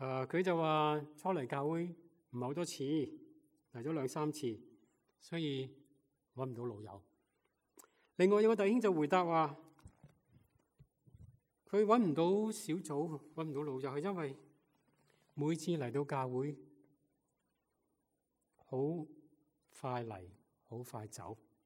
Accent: Guangdong, China; now in United States; 我哋系广东人，佢哋系大陆人。我哋讲纯正广东话，佢哋讲普通话普通话。

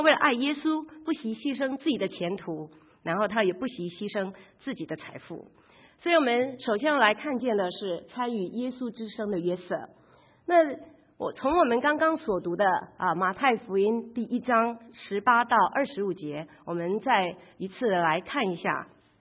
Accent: China; now in United States; 就像我们中国人好像很像一回事我记得我在台湾的时候

